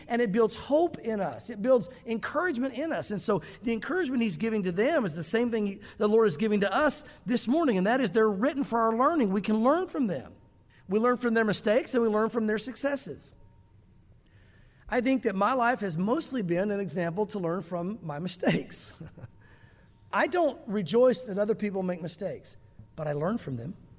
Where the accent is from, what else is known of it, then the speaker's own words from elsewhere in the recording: the South, United States; because again, growing up in the South, I still hear this from time to time